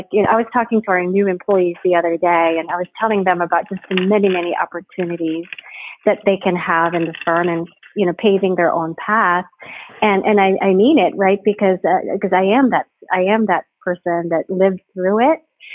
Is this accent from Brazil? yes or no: no; Philippines; now in United States; And of course, for me and my husband, we grew up in the Philippines. So, you know, I'm not as used to the humidity as he is